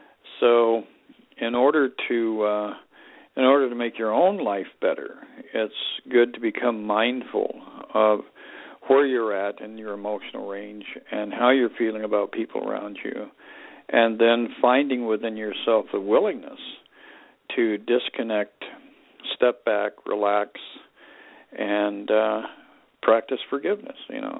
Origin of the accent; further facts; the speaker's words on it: Colorado, United States; also born or lived in Los Angeles, California / Asia / Alaska; I'm originally from Los Angeles. I was born in Los Angeles and raised in Colorado. And I've lived, in Asia. I've lived in Alaska.